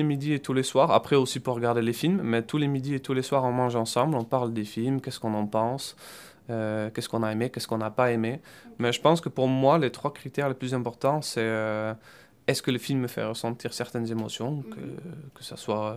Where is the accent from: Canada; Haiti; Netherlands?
Netherlands; now in Toulouse, France; je suis d'origine des Pays-Bas. Je travaille à Toulouse